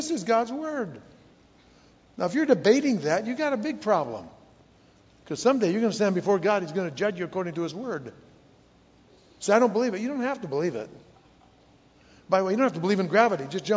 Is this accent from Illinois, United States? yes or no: yes; Illinois, United States; I grew up in Illinois, the land of corn and swine, so I know about this stuff.